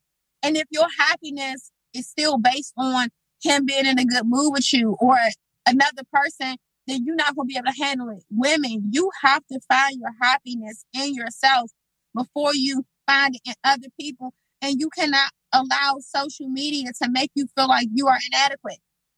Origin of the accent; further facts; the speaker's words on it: Washington, District of Columbia, United States; I grew up on Kennedy Street.